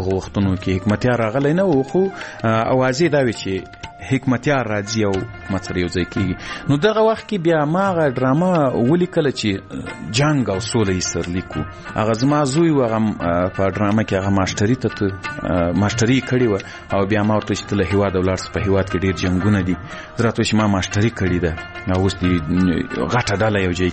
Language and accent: Pashto; Ghazni, Afghanistan; ځکه زه له غزنی څخه یو دوه درې کسان وو